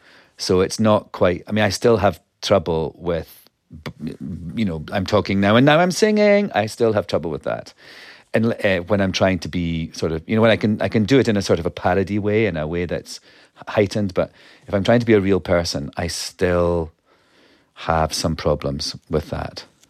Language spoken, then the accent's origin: English; Scotland, United Kingdom; now in London, United Kingdom; as a Scot in London. People liked my voice.